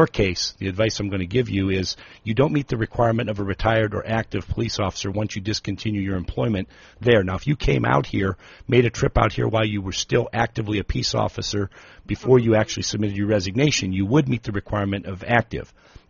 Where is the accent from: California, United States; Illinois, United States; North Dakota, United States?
Illinois, United States; and I know this because I came from Illinois